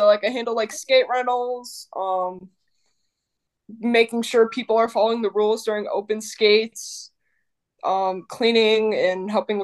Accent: Las Vegas, Nevada, United States; So growing up, I grew up here in Vegas, never really exposed to hockey

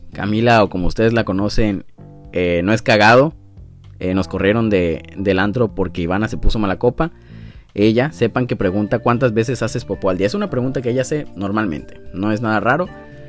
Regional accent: Sinaloa, Mexico; Pues soy de Sinaloa, soy de la costa, entonces nací sin poder decir la S.

